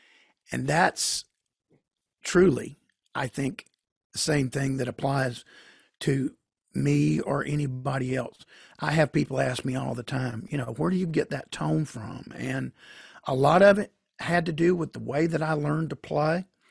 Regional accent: Georgia, United States; when I was growing up, I grew up in church in Georgia, and my grandfather was actually a Pentecostal pastor.

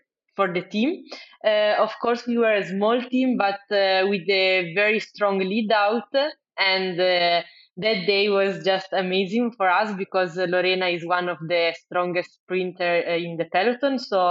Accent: Cuneo, Piedmont, Italy; born there; English is a second language; Yes, I was born in Cuneo, that is a city next to the mountain. So there were a lot of snow during the winter.

